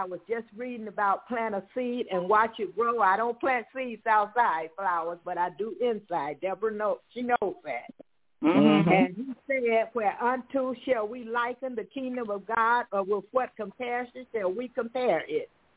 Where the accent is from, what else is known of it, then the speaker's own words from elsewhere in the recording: Detroit, Michigan, United States; I'm from Detroit, Michigan.